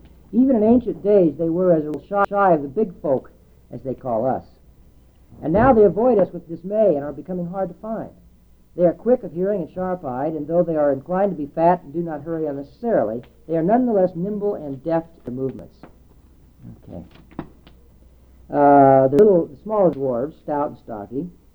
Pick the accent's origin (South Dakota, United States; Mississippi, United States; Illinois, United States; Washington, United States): Illinois, United States; It's just like being on the farm was growing up in Southern Illinois.